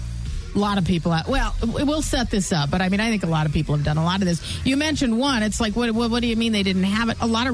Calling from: Las Vegas, Nevada, United States; I'm a listener from Las Vegas.

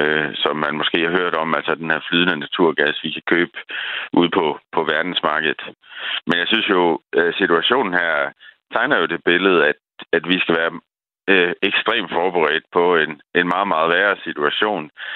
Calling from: Brussels, Brussels-Capital Region, Belgium; Linjen her, jeg er med fra Bruxelles faktisk.

